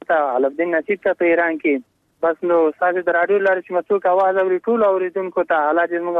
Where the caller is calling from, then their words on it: Parwan, Afghanistan; دا پروان ولایت غربان شینوار ولسوالۍ نه.